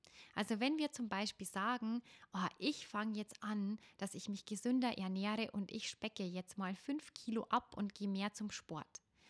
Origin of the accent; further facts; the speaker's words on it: Bavaria, Germany; würde man bei uns im Bayerischen Wald sagen